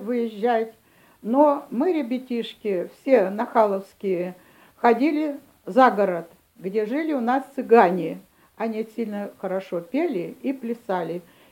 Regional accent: Belovo, Kemerovo Oblast, Russia; Город Белово, 1937 года, 13 мая.

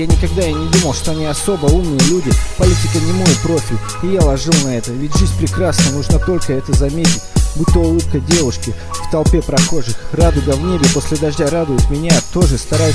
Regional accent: Ukraine; При этом я родом с Украины

